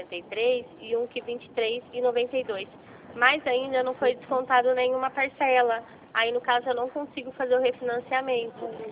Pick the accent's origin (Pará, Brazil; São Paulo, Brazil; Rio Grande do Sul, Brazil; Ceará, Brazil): São Paulo, Brazil; Rio Claro; Não, eu sou de Rio Claro.